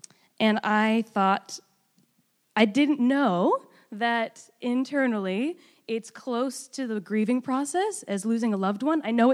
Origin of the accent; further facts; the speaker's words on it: Vancouver, British Columbia, Canada; I grew up in Vancouver, and my generation specifically, families are easily torn apart